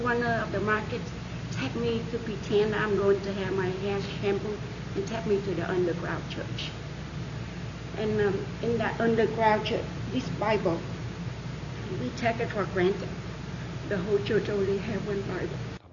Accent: Vietnam; English is a second language; moved away; I'm from Vietnam, and Vietnam is under the communists for many, many years even now. So I came home and visit my country every year

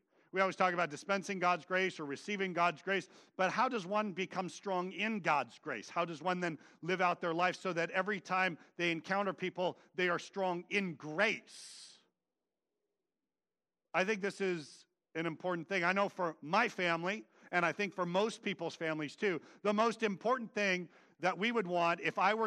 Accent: Vacaville, California, United States; I grew up in Vacaville, Cowtown.

